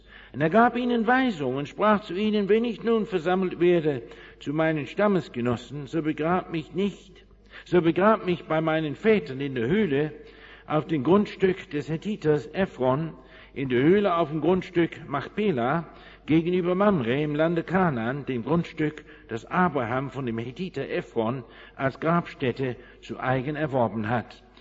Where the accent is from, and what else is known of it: England, United Kingdom; born or raised there; German is a second language